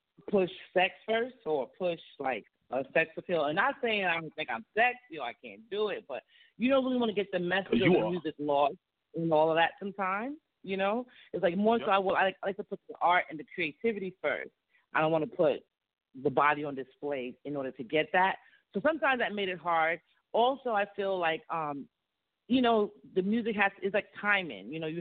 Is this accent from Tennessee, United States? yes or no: no; Bronx, New York, United States; But I'm from the Bronx, you know, born and raised.